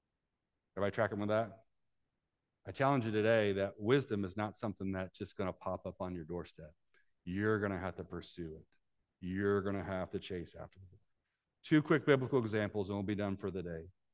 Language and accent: English; Decatur, Illinois, United States; I grew up in Decatur, Illinois, flat as a pancake. You could see the horizon from my house.